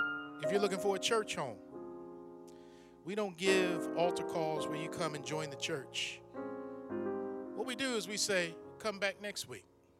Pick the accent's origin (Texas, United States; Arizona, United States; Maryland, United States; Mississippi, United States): Maryland, United States; she grew up in my hometown in Maryland